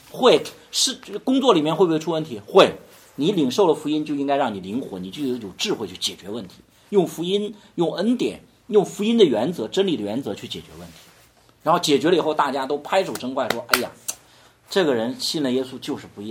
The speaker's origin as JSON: {"language": "Chinese", "country": "China", "said": "你看我们中国人其实好吃不好吃？"}